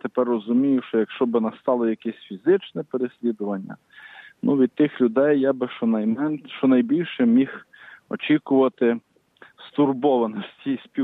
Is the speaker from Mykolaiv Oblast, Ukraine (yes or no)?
no; Dora, Ivano-Frankivsk Oblast, Ukraine; то я їду на мої рідні сторони, мою рідну Дору, там навіваюся споминами